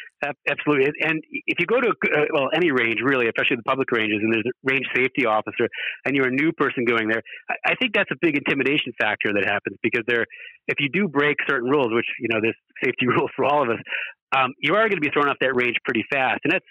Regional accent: United States; because I'm the American there, and the South Africans especially don't want to hear that from an American.

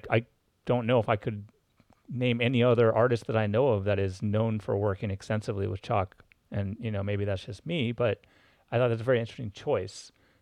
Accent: Los Angeles, California, United States; You know, I grew up in Los Angeles, so it was a lot of getting away to get to that, but it's still there sometimes.

